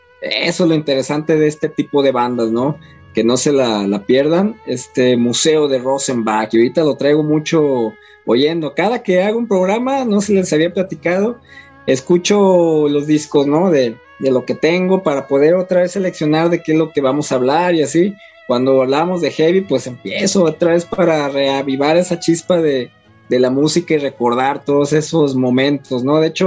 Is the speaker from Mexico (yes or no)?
yes; Mexico; Incluyendo a nosotros como mexicanos, ¿no?